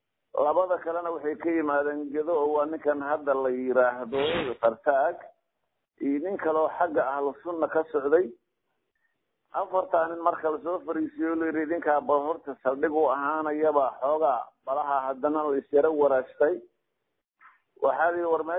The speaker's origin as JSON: {"language": "Somali", "town": "Kismayo", "region": "Lower Juba", "country": "Somalia", "tie": "born or raised there", "said": "aniga xaqiiqiyan waxaan ka soo jeedaa Jubbada hoose magaalada Kismaayo oo ah meesha aan ku dhashay"}